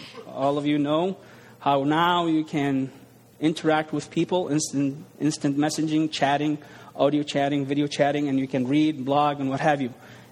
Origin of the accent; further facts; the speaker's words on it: Lebanon; I am also from Lebanon. God saved me when I was 17. I survived 3 years of civil war in Lebanon between Christians, nominal Christians, and Muslims.